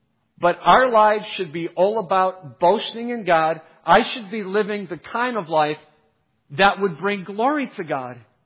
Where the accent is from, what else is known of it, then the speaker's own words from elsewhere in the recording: Cleveland, Ohio, United States; Now, I can say that because I'm from Cleveland, okay?